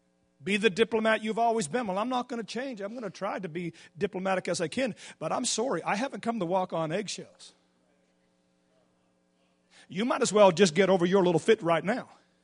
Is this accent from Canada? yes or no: yes; Canada; I'm sorry, I come from Canada, old school. I'm the youngest of 19.